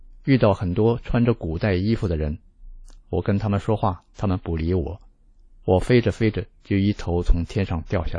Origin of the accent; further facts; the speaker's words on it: Northeast China, China; born there; 我出生在中国的东北农村一个普通的小村庄，那时我家的生活条件是很清苦的，经常搬家，没有一个固定的住处。